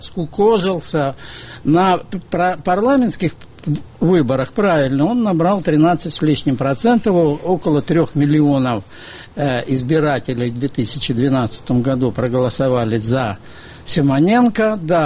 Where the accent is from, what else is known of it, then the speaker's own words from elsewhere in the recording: Synelnykove, Dnipropetrovsk Oblast, Ukraine; в моем родном городе Синельниково, Днепропетровской области.